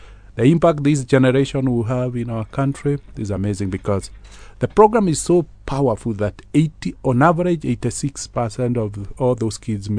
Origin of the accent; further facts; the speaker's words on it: Kenya; I think this is a light that each of us as a Kenyan have, but it's a light that determines our destiny.